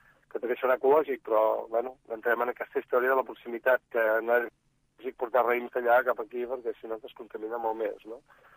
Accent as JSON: {"language": "Catalan", "region": "Catalonia", "country": "Spain", "said": "i som gent de l'Alt Empordà, del Baix, del Gironès, i ja està."}